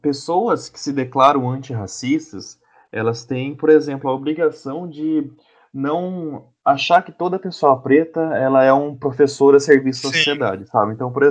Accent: Northeast Region, Brazil; Não é porque eu sou nordestina que a minha vida é sofrida

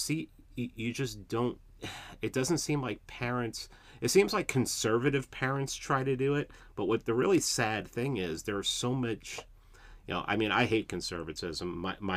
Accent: Bronx, New York, United States; even though I grew up in the South Bronx, and I had every black black Puerto Rican, Dominican, everybody around

